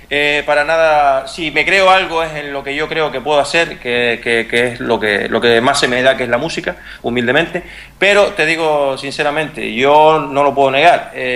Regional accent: Canary Islands, Spain; tengo algo de raíces cubanas, ¿no? De hecho, hay mucha gente que me ha escuchado y no saben si soy canario o soy latino, y bueno, soy una mezcla.

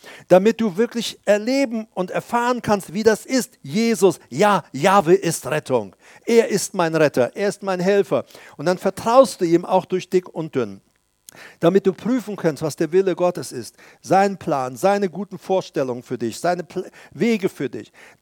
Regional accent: Paraguay; ich komme aus Paraguay, da gab es keine elektrische Waschmaschine damals.

